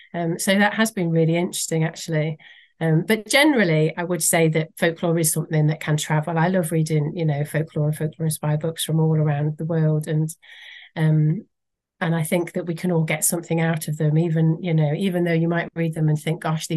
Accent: Wales, United Kingdom; from when I was a child growing up in Wales

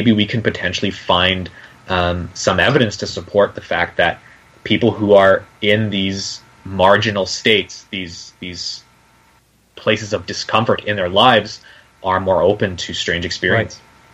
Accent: Canada; I know I'm Canadian, so in Canada we have, you know, a significant indigenous population

